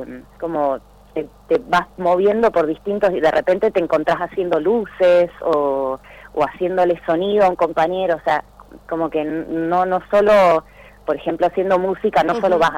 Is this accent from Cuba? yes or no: no; Comodoro Rivadavia, Chubut, Argentina; yo soy de Comodoro Rivadavia, pero en este momento estoy en Tierra del Fuego, en Río Grande